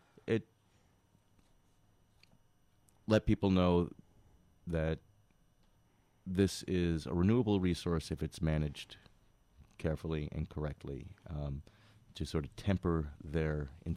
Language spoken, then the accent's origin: English; Long Island, New York, United States; I'm always interested in where food came from, and growing up on Long Island, I just assumed food came from the supermarket wrapped in plastic and styrofoam.